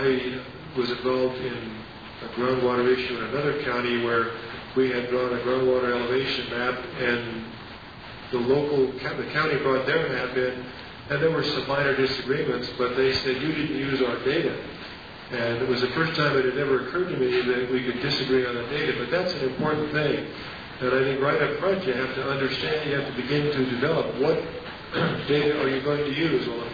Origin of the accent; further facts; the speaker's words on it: Sacramento, California, United States; Well, I'm from Sacramento, so I'm here to help you.